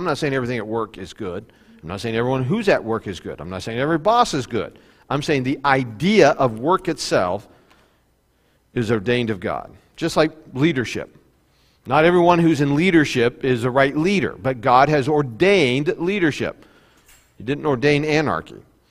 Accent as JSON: {"language": "English", "country": "United States", "tie": "born or raised there", "said": "Because we grew up in America and we are, and I say this in all love and kindness, we're fat and lazy as Americans."}